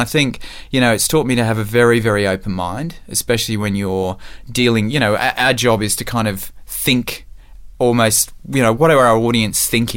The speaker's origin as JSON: {"language": "English", "country": "Seychelles", "tie": "born there", "said": "So I was born in the Seychelles, which, funnily enough, I think it's quite famous as a destination, as a little island in the Indian Ocean."}